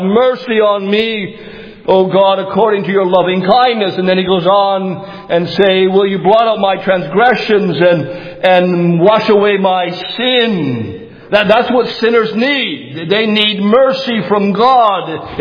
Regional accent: Canada; I grew up in Canada.

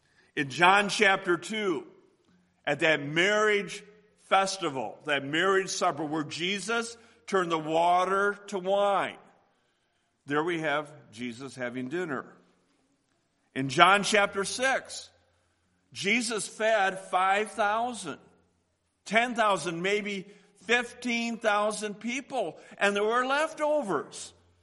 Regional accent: Illinois, United States; I'm from Illinois.

